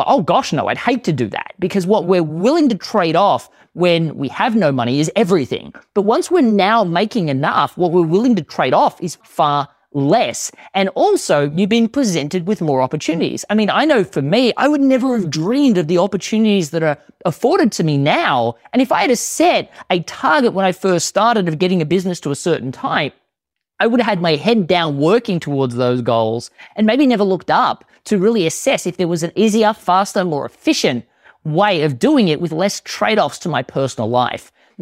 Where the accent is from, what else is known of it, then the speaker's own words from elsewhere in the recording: Australia; now in United States; Well, I am Australian